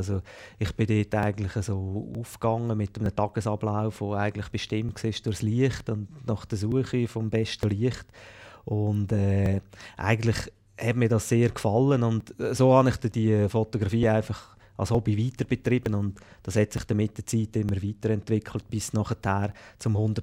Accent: Switzerland; Und da sind wir eigentlich als Schweizer oder in der Schweiz noch ein Entwicklungsland

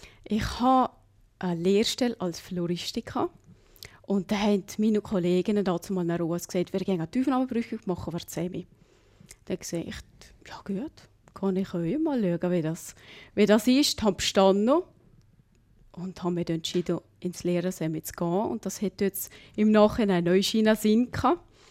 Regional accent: Valais, Switzerland; Selbstverständlich, auch das gehört dazu als Walliser.

